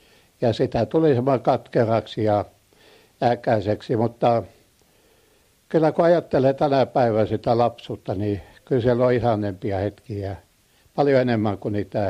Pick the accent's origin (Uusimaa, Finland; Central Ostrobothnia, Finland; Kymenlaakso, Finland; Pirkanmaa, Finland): Kymenlaakso, Finland; Kotka; born there; Olen syntynyt Kotkassa ja usko on tullut Ruotsissa Mutalassa 1974.